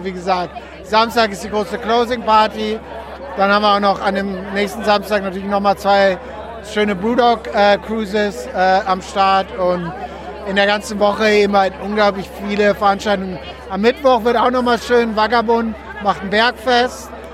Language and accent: German; Berlin, Germany; Ja, wir sind Berliner, ne?